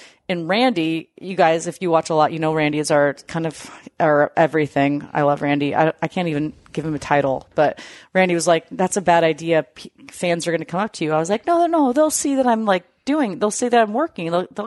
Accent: Seattle, Washington, United States; born there; I mean, ironically, I was born at the University of Washington Hospital.

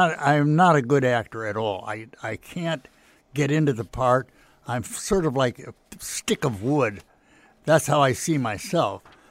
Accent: Shaker Heights, Ohio, United States; That's where I was born and raised in Shaker Heights. I went through the whole school system.

